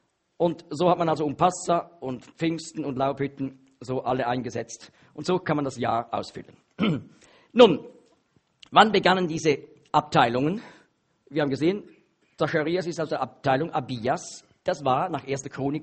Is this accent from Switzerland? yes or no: yes; Switzerland; da in Luzern, bei uns in der Schweiz